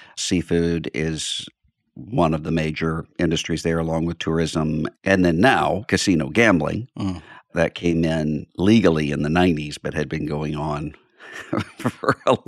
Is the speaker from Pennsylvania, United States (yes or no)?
no; Biloxi, Mississippi, United States; now in Nashville, United States; I'm from Biloxi, Mississippi, which is on the Mississippi Gulf Coast, right out from New Orleans. Mm. That's where I grew up. And we live now in Nashville, Tennessee.